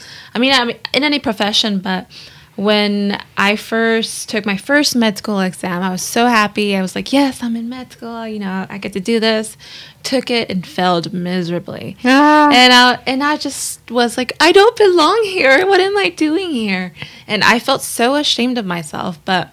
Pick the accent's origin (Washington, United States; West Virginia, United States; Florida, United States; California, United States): California, United States; Los Angeles; I was born and raised in LA, from the San Fernando Valley. Both of my parents are from Mexico. So I'm 100% Mexican.